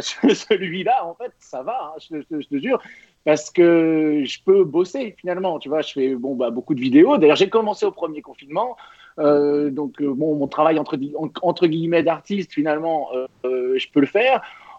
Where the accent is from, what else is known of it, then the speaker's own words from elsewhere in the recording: Nantes, Pays de la Loire, France; now in Paris, France; Moi, je suis parisien maintenant depuis 2017 pour ce beau métier de communiste. Mais je viens d'une ville qui s'appelle Nantes